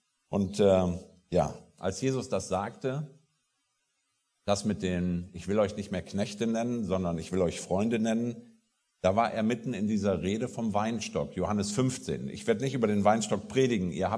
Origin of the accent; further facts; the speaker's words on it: Rhineland, Germany; Und ich als Rheinländer musste mich da erst dran gewöhnen, an diesen lateinischen Überrest in der bayerischen Sprache